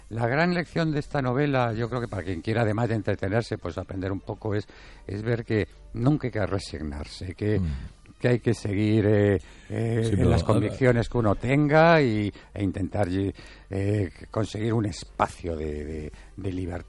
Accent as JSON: {"language": "Spanish", "town": "Madrid", "region": "Community of Madrid", "country": "Spain", "tie": "born there", "said": "Bueno, nací en Madrid, siento Madrid, me gusta Madrid, pero también tengo que decir que me empieza a agobiar."}